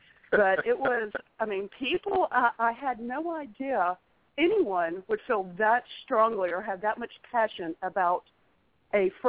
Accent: Rome, Georgia, United States; now in Jacksonville, United States; I'm originally from Rome, Georgia. I now live down here in Jacksonville, Florida, at the beach.

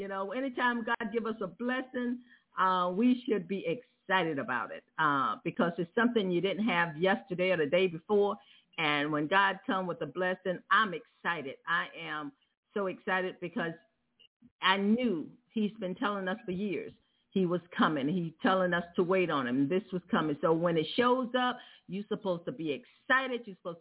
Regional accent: Lake City, South Carolina, United States; I was raised right there in Lake City, South Carolina, right up the street from you.

